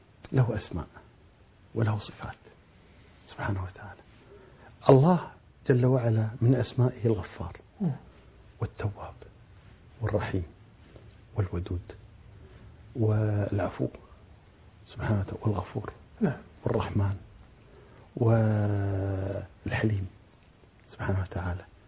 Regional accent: Kuwait; عندنا في الكويت

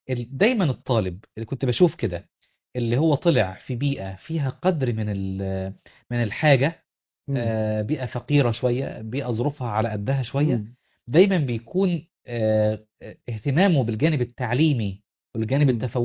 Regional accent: Upper Egypt, Egypt; عندنا عندنا في الصعيد يا سيدنا

